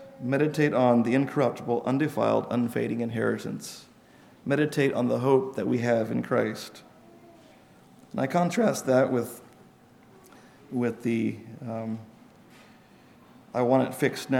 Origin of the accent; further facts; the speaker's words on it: Kansas, United States; and I know I'm from Kansas, so I'm used to more